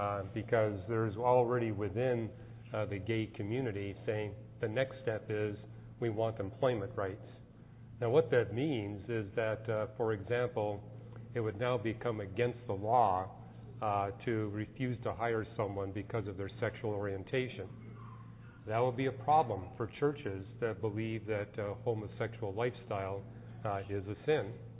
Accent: Canada; And I'm from Canada, and when I go back to Canada to preach in churches

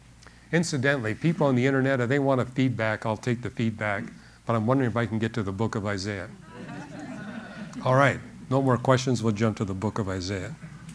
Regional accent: Canada; Well, I'm from Canada.

